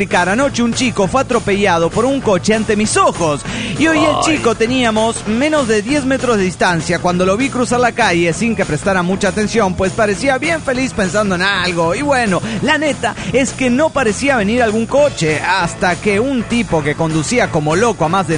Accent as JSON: {"language": "Spanish", "region": "Tlaxcala", "country": "Mexico", "said": "Soy de Tlaxcala, México."}